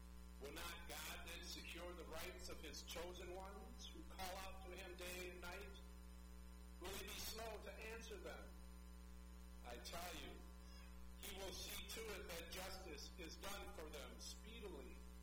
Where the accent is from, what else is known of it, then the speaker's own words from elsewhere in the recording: United States; As an American, we already have a day we celebrate no king.